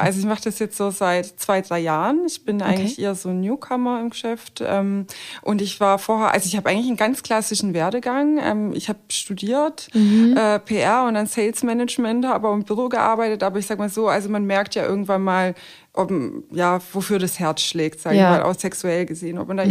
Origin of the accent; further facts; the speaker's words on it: Stuttgart, Baden-Württemberg, Germany; wir kommen aus Stuttgart